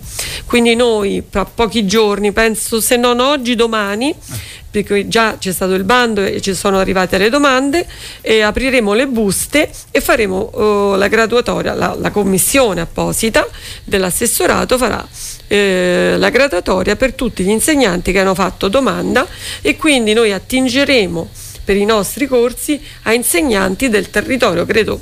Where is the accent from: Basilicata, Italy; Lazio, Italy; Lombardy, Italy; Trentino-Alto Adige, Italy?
Lazio, Italy; Fiumicino; quando io dico magari in altre regioni d'Italia che vengo da Fiumicino